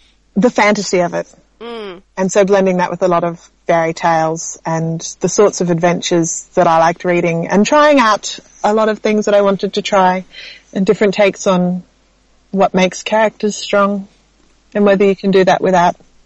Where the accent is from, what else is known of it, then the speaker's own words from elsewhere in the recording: Queensland, Australia; But I grew up in Western Queensland with an American mother and a lot of English storybooks.